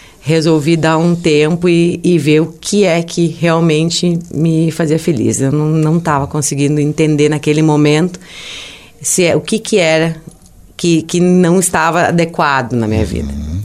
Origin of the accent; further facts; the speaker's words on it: Lajeado, Rio Grande do Sul, Brazil; also born or lived in Arroio do Meio; Eu sou natural de Lajeado. Lajeado mesmo. Mas morei, meu carinho também muito grande é para Arroio do Meio.